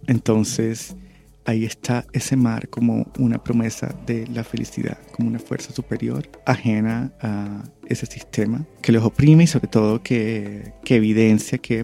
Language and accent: Spanish; Barranquilla, Atlántico, Colombia; born or raised there